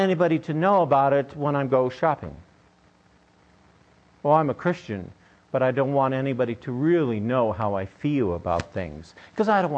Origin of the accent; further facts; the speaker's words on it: United States; I'm so glad that I'm an American. I'm so grateful, so blessed.